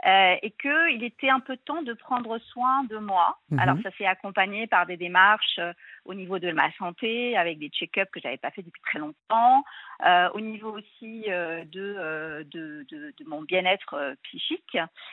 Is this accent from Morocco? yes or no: yes; Morocco; Moi, j'ai grandi au Maroc.